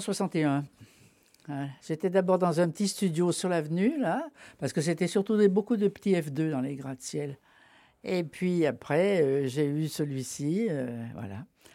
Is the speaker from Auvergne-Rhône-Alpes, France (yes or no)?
yes; Villeurbanne, Auvergne-Rhône-Alpes, France; born there; Alors j'apprécie mes gratte-ciels, puis je suis née là, moi. Je suis née dans les HLM du cours Emile Zola.